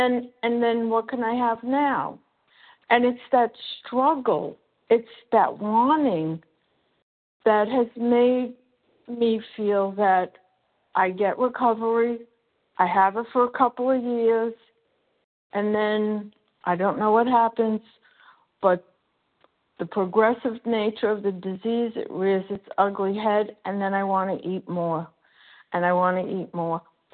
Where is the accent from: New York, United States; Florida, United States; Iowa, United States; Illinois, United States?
Florida, United States; I'm from Florida … I came into the program when I was 20 in 1973